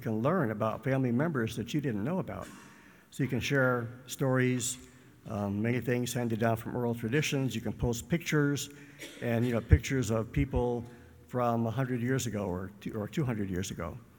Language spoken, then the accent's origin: English; Arizona, United States; Now, growing up in Arizona, I'm more likely to be a descendant of a Wild West outlaw